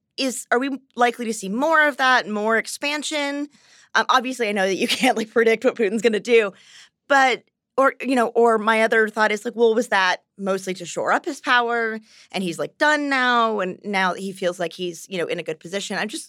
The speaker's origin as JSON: {"language": "English", "country": "United States", "said": "I don't know if I would call the Soviet Union a glorious period, but I'm American, so that's probably why."}